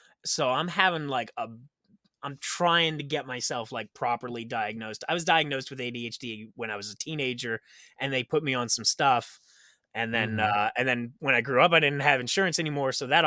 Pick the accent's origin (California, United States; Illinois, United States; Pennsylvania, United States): Pennsylvania, United States; because I'm from Pennsylvania. I'm on the East Coast.